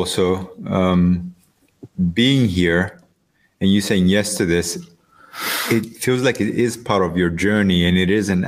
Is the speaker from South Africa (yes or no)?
no; Cyprus; And I come from Cyprus. I have a very big Greek family, and you know, religious, sometimes very conservative. It's a small island. Everyone knows everyone.